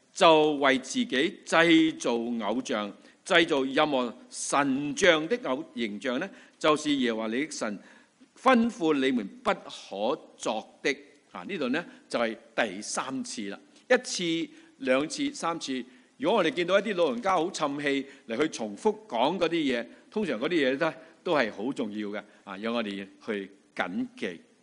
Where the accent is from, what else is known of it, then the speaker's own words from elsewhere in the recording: China; 那我们中国人呢，我们都有如果看那些天书